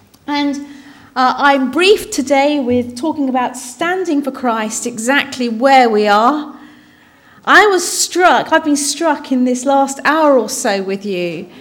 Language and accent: English; Portland, South West England, United Kingdom; But I was born and raised down in Portland in Dorset. My father came over in the 1960s. He was a waiter.